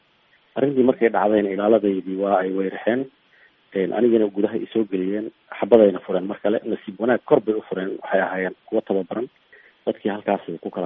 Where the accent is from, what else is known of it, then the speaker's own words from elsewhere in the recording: Garbaharey, Gedo, Somalia; born there; anigu Garbaharey baan ku dhashay oo ka imid